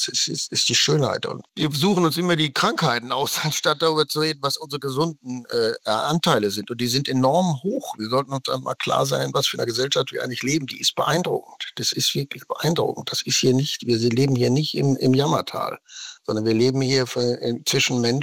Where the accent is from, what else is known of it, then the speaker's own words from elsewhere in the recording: North Rhine-Westphalia, Germany; ich komme aus dem Ruhrgebiet und das ist britisch.